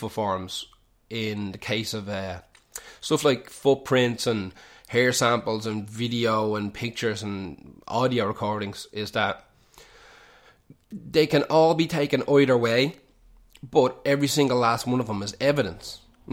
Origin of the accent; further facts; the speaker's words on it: Ireland; like being Irish, we think, oh yeah, the Dublin Mountains, you just walk around it for an hour or two